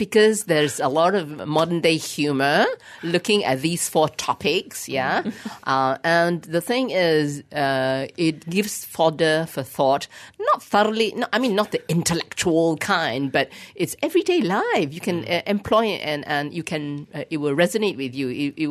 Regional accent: Malaysia; And we use the word Kepo. So you see, we are very Malaysian.

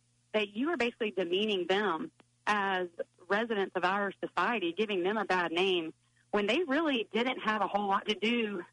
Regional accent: Westlake, United States; Born and raised in Westlake, and when I was two, moved back in as a civil there for 30 plus years.

